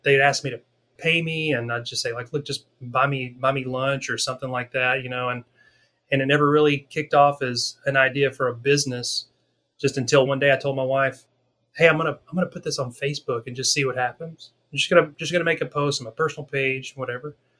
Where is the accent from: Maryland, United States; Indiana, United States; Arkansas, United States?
Arkansas, United States; my background, born and raised in Arkansas, I was a cop for 14 years.